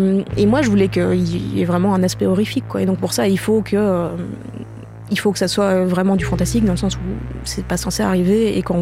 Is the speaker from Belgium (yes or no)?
yes; Brussels, Belgium; la maison où moi j'ai grandi à Bruxelles, parce qu'à Bruxelles, contrairement à Paris, c'est possible d'habiter en ville, en bordure de forêt.